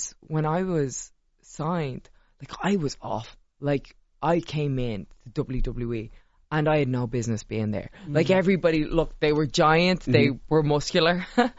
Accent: Ireland; I'm from Ireland.

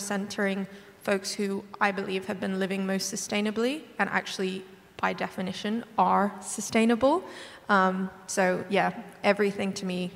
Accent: Hong Kong; now in United Kingdom; I'm from Hong Kong, but I'm based in the UK

